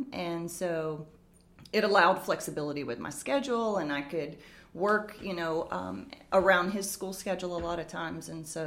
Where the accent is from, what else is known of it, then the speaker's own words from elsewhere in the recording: Pensacola, Florida, United States; now in New Orleans, United States; I'm from Pensacola, Florida, so the closest dental school in proximity to my hometown was LSU.